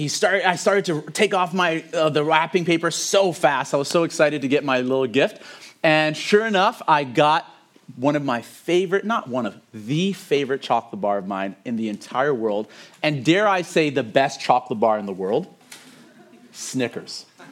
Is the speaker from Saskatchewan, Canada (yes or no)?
no; Hamilton, Ontario, Canada; I grew up in Hamilton, Ontario, and in Hamilton, we didn't have a lot of money to our names. We were actually quite poor